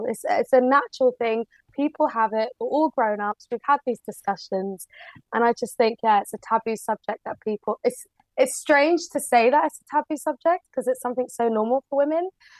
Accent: United Kingdom; I feel like it's a part of my personality and my identity as a British Muslim woman.

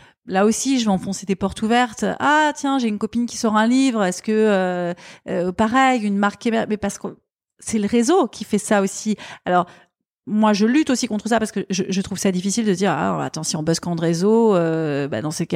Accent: Netherlands; also born or lived in Germany; j'ai grandi en Hollande et puis j'ai grandi en Allemagne aussi.

